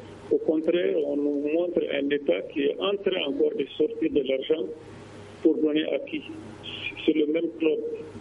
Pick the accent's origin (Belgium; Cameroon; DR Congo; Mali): Mali; en tant que malien, citoyen malien